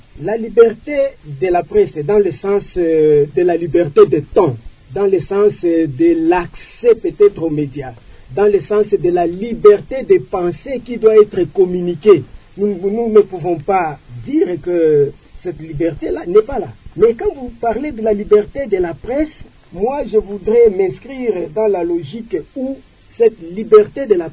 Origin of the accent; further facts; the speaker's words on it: South Kivu, DR Congo; C'est là que ça cloche ici chez nous au Sud Kivu.